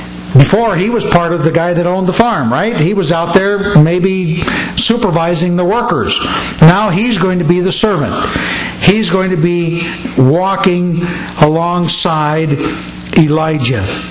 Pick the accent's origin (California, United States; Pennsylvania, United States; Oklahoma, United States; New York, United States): Pennsylvania, United States; I'm from originally from Amish country out in southeastern Pennsylvania